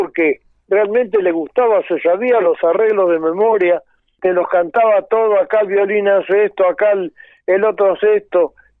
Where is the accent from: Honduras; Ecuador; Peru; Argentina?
Argentina; Concordia, Entre Ríos; Yo lo escuchaba en mi pueblo, en Concordia